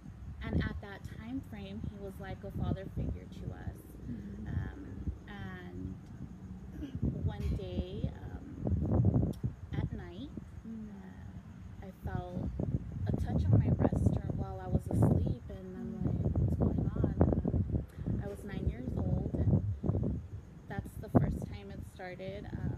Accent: Los Angeles, California, United States; born there; So, my upbringing, I was born in Los Angeles, where my father was a pastor, and he was also preaching as a child, when I was a child.

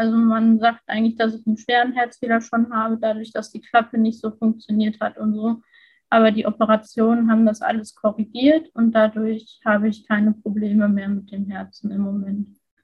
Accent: Dortmund, North Rhine-Westphalia, Germany; ich bin 26 Jahre alt und ich komme aus NRW, aus Dortmund

